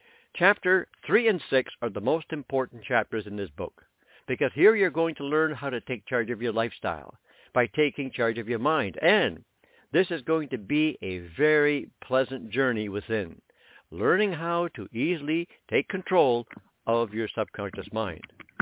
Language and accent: English; Canada; Listen, I live in Canada. I'm Canadian living in Canada.